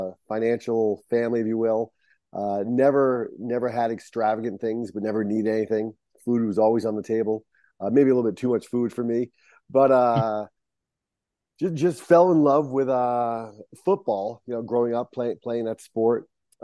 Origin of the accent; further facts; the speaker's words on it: Barrington, Rhode Island, United States; Yeah, born and raised in Barrington, Rhode Island.